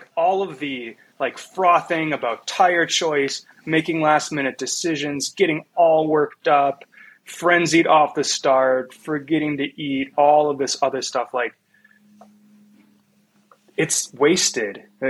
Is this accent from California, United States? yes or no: no; Wisconsin, United States; I'm from Wisconsin. Like, toaster was my bathtub toy.